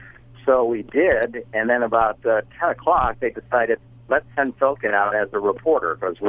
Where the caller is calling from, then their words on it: Florida, United States; South Florida.